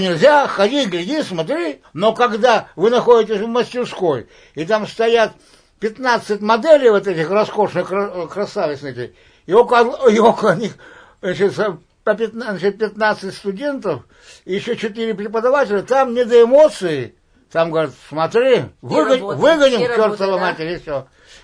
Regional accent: Yekaterinburg, Sverdlovsk Oblast, Russia; И я из Свердловска.

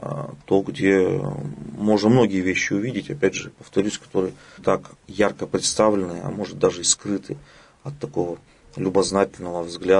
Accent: Urals, Russia; Но, знаете, мы уральцы, мы народ скромный, мы народ труда.

